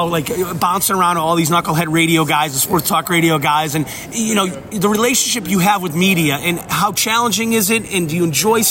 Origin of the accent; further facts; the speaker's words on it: Boston, Massachusetts, United States; Again, we're from Boston, from New England.